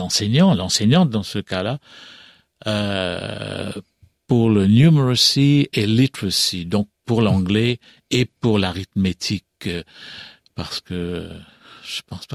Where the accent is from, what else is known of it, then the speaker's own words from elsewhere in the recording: Mauritius; now in England; à Maurice d'abord, donc je prenais part à